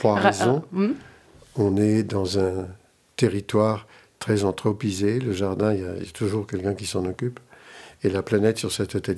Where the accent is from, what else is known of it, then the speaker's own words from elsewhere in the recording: Nouvelle-Aquitaine, France; Bon, moi, je viens quand même d'ailleurs, je viens de la Creuse.